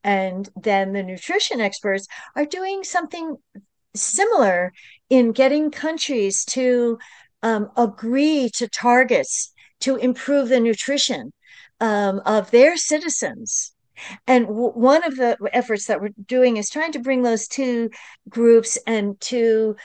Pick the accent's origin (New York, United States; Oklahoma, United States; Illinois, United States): New York, United States; And I'm from the New York metropolitan region.